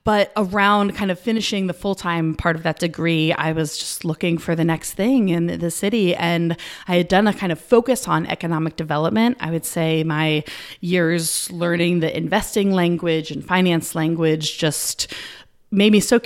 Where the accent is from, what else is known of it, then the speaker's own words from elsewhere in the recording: New Orleans, Louisiana, United States; But I am from New Orleans. I'm a New Orleans native. I grew up on the West Bank in Algiers. I went to Ursuline High School.